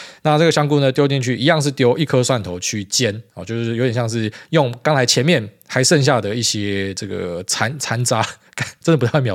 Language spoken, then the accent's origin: Chinese; Taiwan; 我就刚讲说我们台湾最大的公司 TSMC 就是在帮辉达做 chips 的，